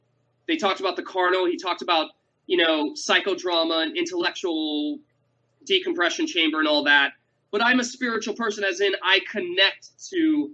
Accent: Lynwood, California, United States; I grew up in a very impoverished neighborhood. I grew up in Linwood. It's a part of LA.

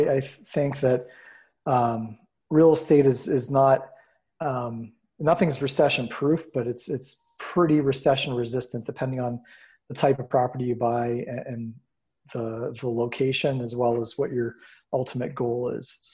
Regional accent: Erie, Pennsylvania, United States; Born and raised in Erie, PA, started buying property in 2001.

